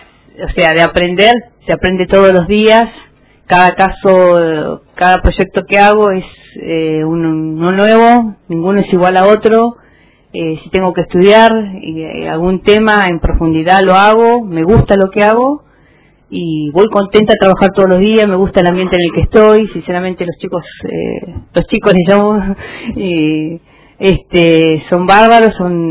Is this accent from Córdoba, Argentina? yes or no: no; Comodoro Rivadavia, Chubut, Argentina; Soy de Comodoro Rivadavia y me presento para el cargo de juez laboral